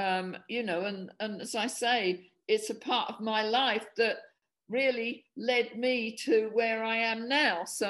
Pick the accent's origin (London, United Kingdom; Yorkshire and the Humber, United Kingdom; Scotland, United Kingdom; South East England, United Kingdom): South East England, United Kingdom; Medway; I'm a student from Medway Towns.